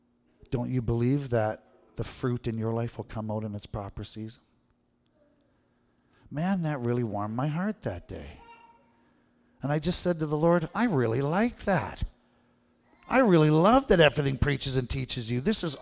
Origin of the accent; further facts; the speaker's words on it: Manitoba, Canada; Honestly, I grew up in Manitoba, and I'm a little jealous because I think Saskatchewan has the biggest tree between our two provinces.